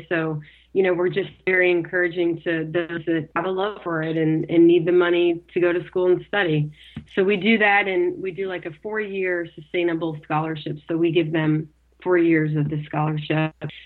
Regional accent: Texas, United States; You know, I grew up in Texas, and I grew up in a family who didn't have the financial means to provide any sort of instruction.

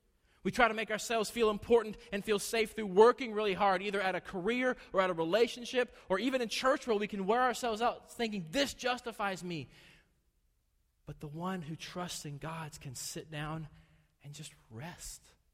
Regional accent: the South, United States; Especially here in the South, and I'm a Southerner, so I get to say this

